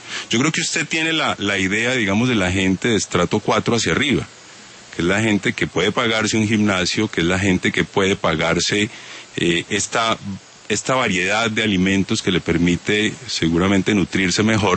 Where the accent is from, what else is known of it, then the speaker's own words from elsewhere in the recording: Putumayo, Colombia; yo vengo de una región pobre, vengo del Putumayo.